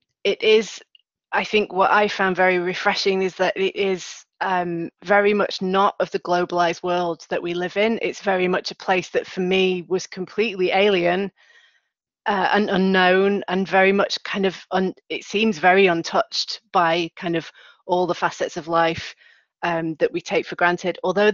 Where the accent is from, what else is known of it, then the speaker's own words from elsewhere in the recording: Manchester, North West England, United Kingdom; whiling away in the rains of Manchester, my hometown.